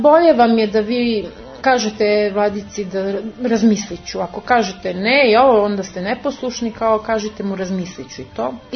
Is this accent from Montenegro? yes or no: no; Zaječar, Zaječar District, Serbia; ja sam odrasla u Zaječaru, imam tamo brata i to, imaju tamo i vikendicu u Gamzilickoj banji.